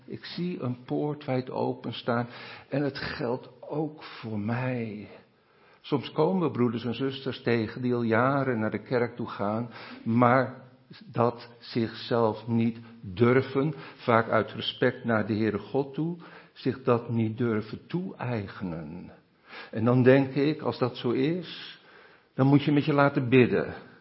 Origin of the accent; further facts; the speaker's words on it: Netherlands; He, wij als Nederlanders zijn kaaskoppen, we spreken over Amerikanen als Yankees, de Duitsers hebben ook een naam.